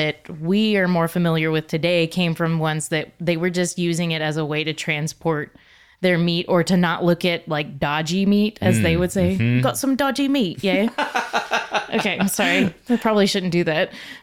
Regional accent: Texas, United States; I dumbly took French in high school, which made no sense because I grew up in South Texas. Spanish would have been a lot more helpful.

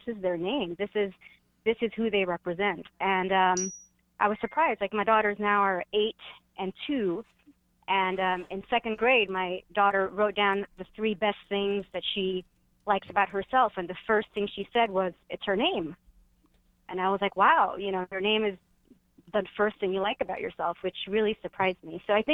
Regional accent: London, United Kingdom; born there; I've never lived in India. And I was born in London in the UK.

